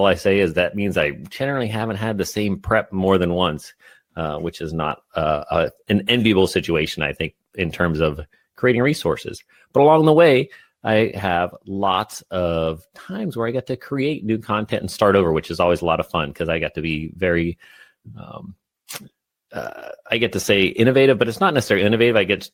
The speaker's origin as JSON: {"language": "English", "region": "West Virginia", "country": "United States", "tie": "born or raised there", "said": "I grew up in West Virginia and then continued to move west after that."}